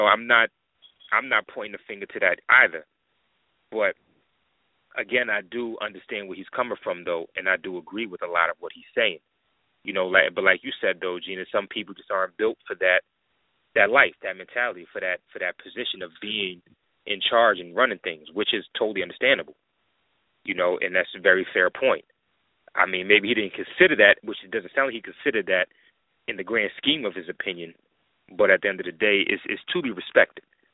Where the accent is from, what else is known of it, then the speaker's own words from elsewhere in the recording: New York City, New York, United States; I grew up in it, you know, being from there. Not to say anybody else growing up outside of New York City doesn't have cockiness and arrogance with it